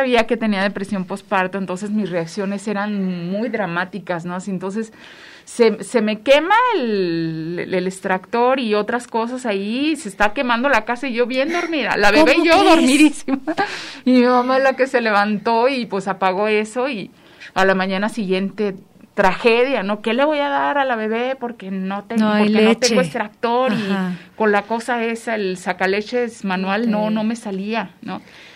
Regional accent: Chihuahua, Mexico; now in Guadalajara, Mexico; yo no tengo familia aquí en Guadalajara, yo soy de Chihuahua.

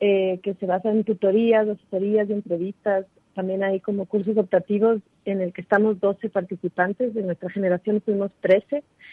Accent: Ecuador; yo soy de Ecuador

